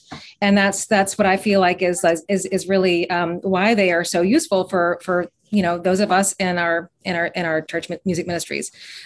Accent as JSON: {"language": "English", "town": "Knoxville", "region": "Tennessee", "country": "United States", "tie": "born or raised there", "said": "I grew up with spirituals. I grew up in Knoxville, Tennessee, and my father's a church music director"}